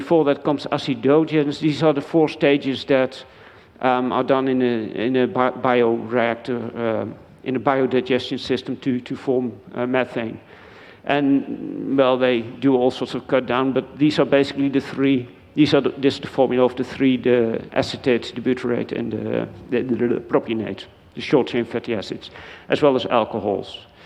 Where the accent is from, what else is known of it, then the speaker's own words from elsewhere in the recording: Enschede, Overijssel, Netherlands; English is a second language; My hometown of Enschede, I'm proud to say, is cutting trees like mad